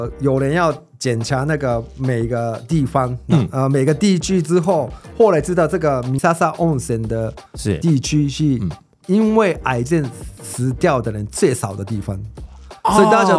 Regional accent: Tottori, Japan; Chinese is a second language; 因为我老家是有一个大山

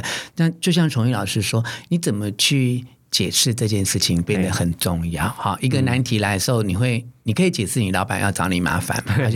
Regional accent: Taiwan; 我看我们台湾人都说

